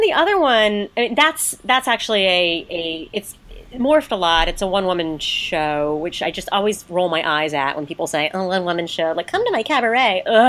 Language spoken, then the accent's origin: English; North Carolina, United States; I mean, we're, like, ninth generation in my hometown.